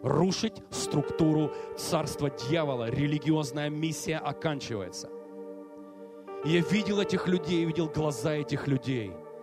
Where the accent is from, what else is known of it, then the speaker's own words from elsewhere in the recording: Ukraine; born there; я сам родился на Украине, но мое сердце почему-то сейчас, на данный момент, с Россией.